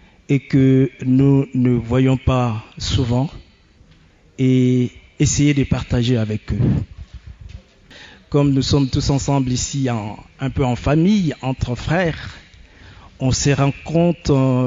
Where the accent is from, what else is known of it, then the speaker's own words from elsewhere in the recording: DR Congo; now in France; Je suis originaire du Congo-Kinshasa. Je suis franco-congolais, donc, depuis une vingtaine d'années en France.